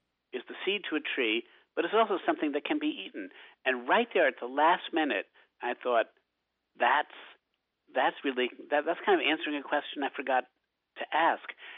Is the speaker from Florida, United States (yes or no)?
no; Albany, New York, United States; while I'm Irish and glib, and since I'm from Albany originally